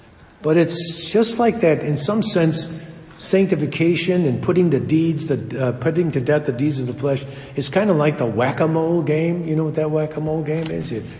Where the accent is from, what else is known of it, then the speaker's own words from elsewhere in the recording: Chicago, Illinois, United States; because I'm from Chicago. We don't speak English. It's something else we created.